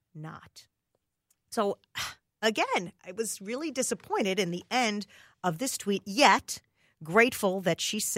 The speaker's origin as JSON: {"language": "English", "region": "Minnesota", "country": "United States", "said": "it embarrasses me as a Minnesotan."}